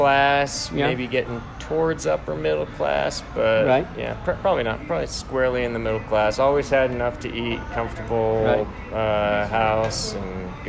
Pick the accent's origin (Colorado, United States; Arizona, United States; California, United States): Colorado, United States; Denver; I am born and raised in Colorado, mostly in the Denver area. In fact, I'm a third generation native Coloradan.